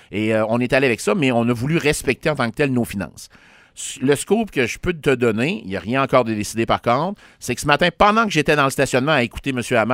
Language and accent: French; Quebec City, Quebec, Canada; appartement depuis 2024 à Québec, je reçois mon courrier à Québec, mon commerce est depuis 2005 à Québec et je suis né à Québec. J'ai vécu jusqu'à l'âge de 25 ans.